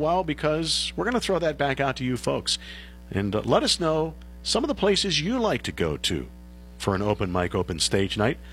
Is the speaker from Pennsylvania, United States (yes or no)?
yes; East Brady, Pennsylvania, United States; I grew up on the Allegheny River in East Brady for 25 years